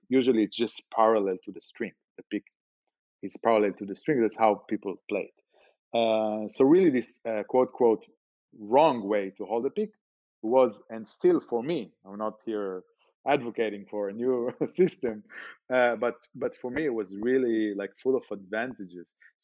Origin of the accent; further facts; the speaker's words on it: Beersheba, Southern District, Israel; he came to my hometown, Be'er Sheva.